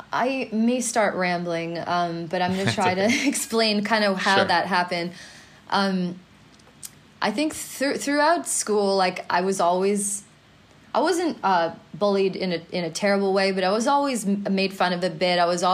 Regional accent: Canada; I'm in LA. Just being a Canadian and getting to LA is a challenge.

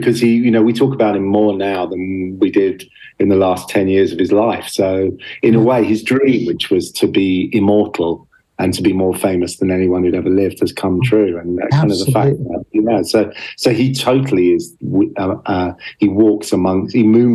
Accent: London, United Kingdom; I'm from London and we're filming.

